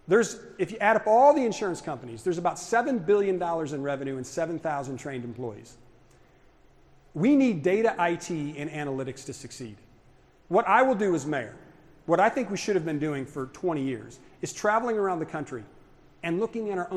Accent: New Haven, Indiana, United States; also born or lived in Fort Wayne; I was born in Fort Wayne. My dad became a pastor in New Haven in 1972, and our family grew up in New Haven.

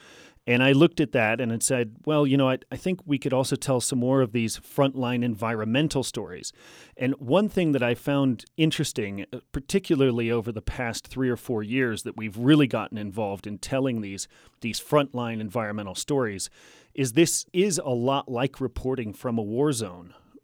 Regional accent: Paonia, Colorado, United States; born there; That's correct. I was born in Paonia, but we're a fourth-generation Aspen family.

